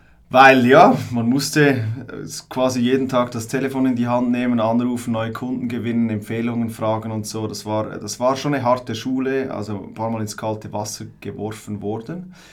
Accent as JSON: {"language": "German", "region": "Glarus", "country": "Switzerland", "said": "ich komme aus Glarus ursprünglich, also ein kleines Dorf irgendwo in der Schweiz."}